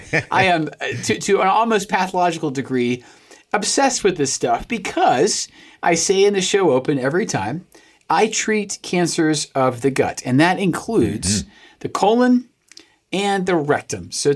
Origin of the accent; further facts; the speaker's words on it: United Kingdom; And look, I really get it because I am a British man, okay?